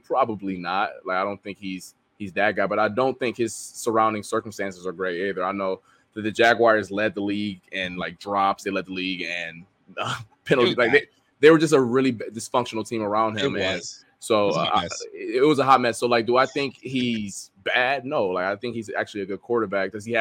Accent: Ohio, United States; I'm from Ohio.

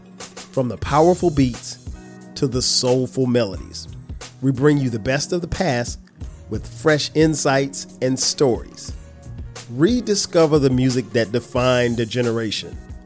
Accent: Florence, South Carolina, United States; I am from Florence, South Carolina, and I went to South Carolina State.

